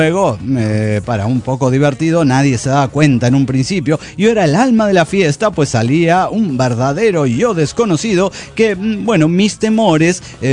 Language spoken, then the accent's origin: Spanish; San Antonio, Texas, United States; de San Antonio, Texas.